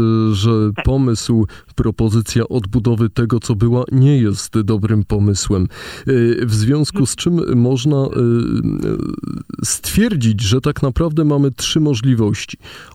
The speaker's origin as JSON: {"language": "Polish", "town": "Warsaw", "region": "Masovian Voivodeship", "country": "Poland", "tie": "born or raised there", "said": "mimo że się wychowywałem w Ogrodzie Saskim"}